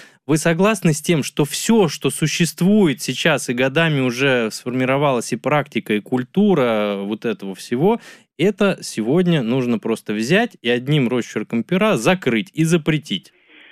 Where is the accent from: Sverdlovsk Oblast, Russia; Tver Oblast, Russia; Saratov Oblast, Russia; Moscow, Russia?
Moscow, Russia; Я как москвич вообще-то не только о москвичах думаю.